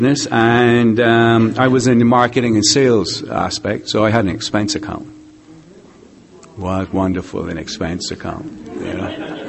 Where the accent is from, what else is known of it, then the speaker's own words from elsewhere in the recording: Barbados; I'm from Barbados.